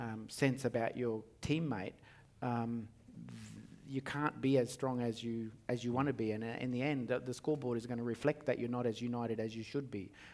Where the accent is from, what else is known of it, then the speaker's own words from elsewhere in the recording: Bundaberg, Queensland, Australia; you think of like growing up in Bundaberg in the 1970s, right?